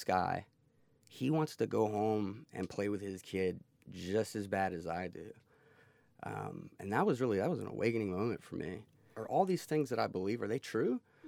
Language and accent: English; Alabama, United States; So growing up in Alabama, I was 15 when 9/11 happened.